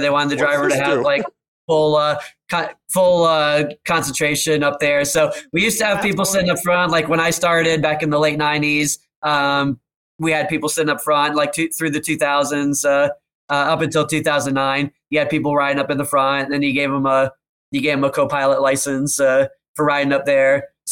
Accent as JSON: {"language": "English", "region": "Florida", "country": "United States", "tie": "born or raised there", "said": "I grew up in South Florida, so we go to Disney about every 2 years"}